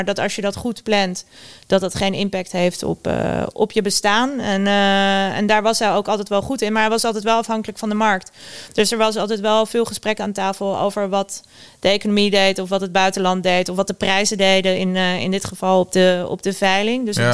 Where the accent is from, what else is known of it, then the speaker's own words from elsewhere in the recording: South Holland, Netherlands; Ik kom uit een ondernemersgezin en met name een ondernemersgebied. Ik kom uit het Westland, waar alle kassen staan.